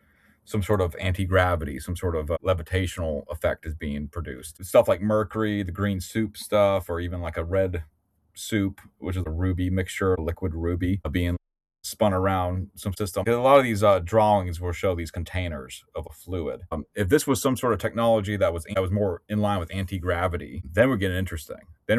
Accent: Pennsylvania, United States; And then I'm from Pennsylvania, so the Kecksburg thing was always a very relevant, strange mystery.

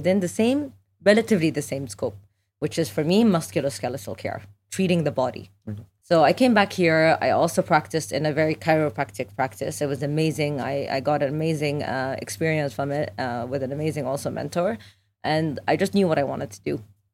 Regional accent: Abu Dhabi, United Arab Emirates; I'm Iraqi Palestinian by origin, but very Emirati at heart. I grew up in Abu Dhabi

